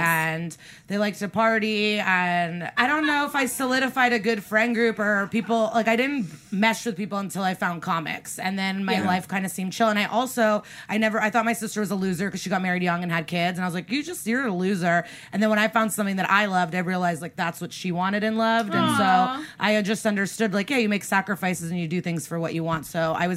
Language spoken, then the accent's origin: English; Chicago, Illinois, United States; Chicago. So I grew up in the Chicago suburbs, okay.